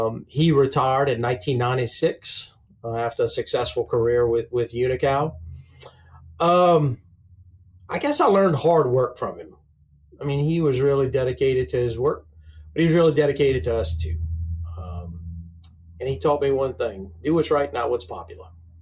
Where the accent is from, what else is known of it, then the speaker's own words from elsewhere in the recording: Abbeville, Louisiana, United States; So born and raised in Abbeville, Louisiana, 1970, regular family, daddy was in the oil field.